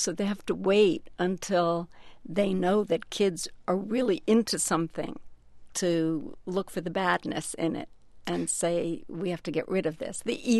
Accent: Elizabeth, New Jersey, United States; That was my bathroom when I was growing up in Elizabeth, New Jersey.

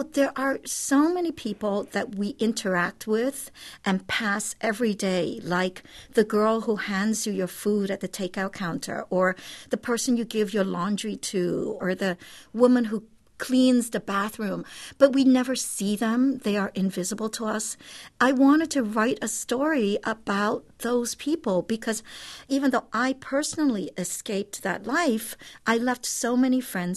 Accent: Hong Kong; moved away; also born or lived in Brooklyn, United States; I come from a very poor family. We're immigrants. We moved from Hong Kong to Brooklyn.

